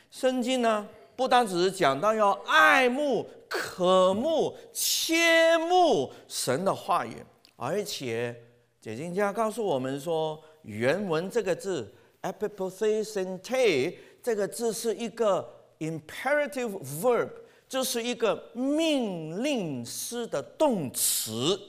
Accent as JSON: {"language": "Chinese", "country": "China", "said": "我们中国人说是情不自禁"}